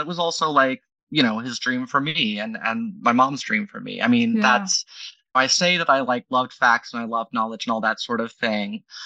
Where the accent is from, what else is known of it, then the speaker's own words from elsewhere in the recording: Dayton, Ohio, United States; Well, I'm from Dayton.